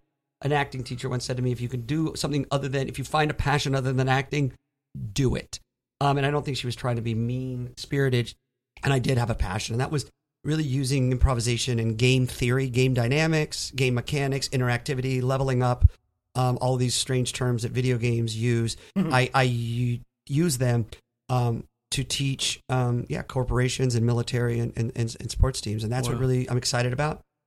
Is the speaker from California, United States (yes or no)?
yes; West Covina, California, United States; I grew up in a town called West Covina, California, outside of L.A.